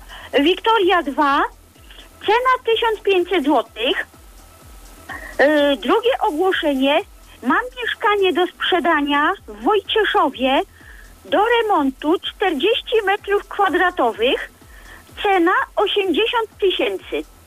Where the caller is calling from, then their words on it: Jelenia Góra, Lower Silesian Voivodeship, Poland; Jestem z Jeleniej Góry